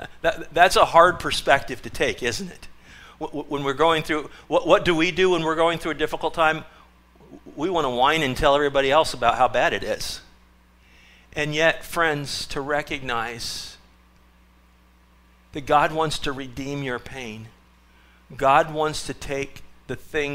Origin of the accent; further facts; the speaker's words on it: Des Moines, Iowa, United States; I remember as a child growing up in Des Moines, Iowa